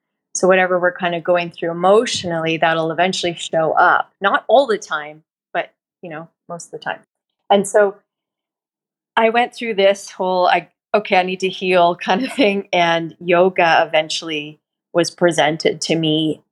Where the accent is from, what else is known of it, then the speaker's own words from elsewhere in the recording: Edmonton, Alberta, Canada; born there; Yeah, I was born in Edmonton, Alberta